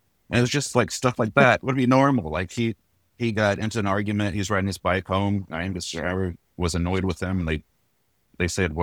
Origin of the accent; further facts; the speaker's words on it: Nashville, Tennessee, United States; also born or lived in Philadelphia; Yeah, yeah. I grew up here in Nashville. And I feel like I grew up in Nashville, but I became an adult in Philly. I got hardened in Philadelphia.